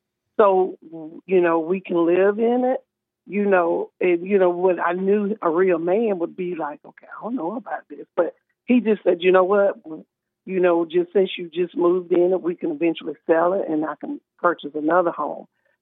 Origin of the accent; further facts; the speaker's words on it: Alabama, United States; but I'm from originally from Alabama